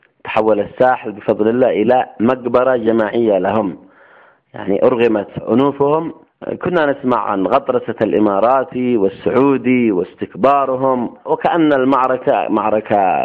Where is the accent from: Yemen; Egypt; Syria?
Yemen; كان قد بلدنا اليمن العظيم اليمن العزيز